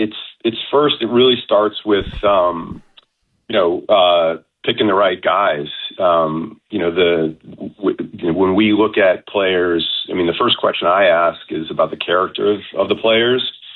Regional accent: Massachusetts, United States; I grew up on the North Shore

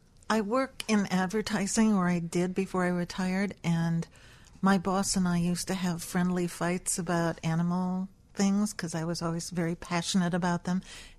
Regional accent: Sturgeon Bay, Wisconsin, United States; No, I'm from Door County, Wisconsin.

